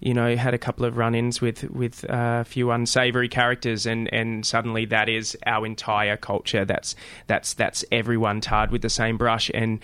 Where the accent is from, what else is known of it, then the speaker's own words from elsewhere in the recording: Wagga Wagga, New South Wales, Australia; I'm a Wiradjuri man from country New South Wales. I grew up predominantly in Wagga Wagga. Means land of many crows, and my family from the Brungle Mission.